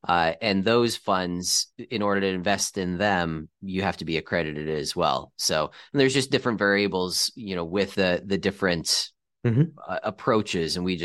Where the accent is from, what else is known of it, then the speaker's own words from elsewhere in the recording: Akron, Ohio, United States; So again, I'm from Akron, so they're in a suburb of Cleveland called Shaker Heights.